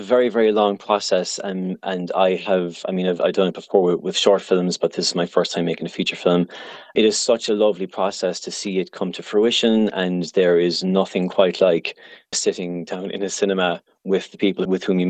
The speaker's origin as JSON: {"language": "English", "town": "Castleisland", "region": "Munster", "country": "Ireland", "said": "Well, I'm from Castle Island and I've always been interested in film. I studied in Cork and I got into film there."}